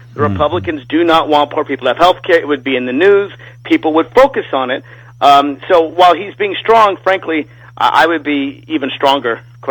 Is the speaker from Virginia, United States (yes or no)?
yes; Alexandria, Virginia, United States; It's even bluer than my hometown of Alexandria.